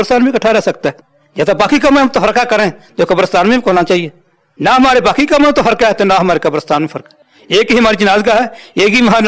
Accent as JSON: {"language": "Hindi", "town": "Fatehpur", "country": "India", "tie": "born or raised there", "said": "यहाँ ही हम पले बड़े हैं और यहाँ ही मैं तलीम हासिल की है"}